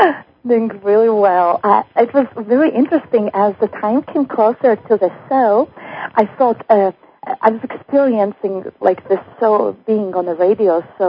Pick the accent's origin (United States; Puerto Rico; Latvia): Latvia; Yeah, originally I come from Latvia